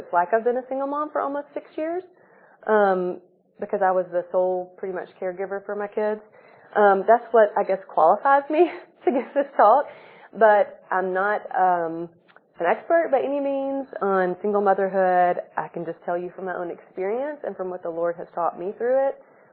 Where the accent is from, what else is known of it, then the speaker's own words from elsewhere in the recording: Glencoe, Alabama, United States; I grew up in Glencoe, Alabama, an hour. Nobody's probably heard of it, even though we're all like an hour away from it.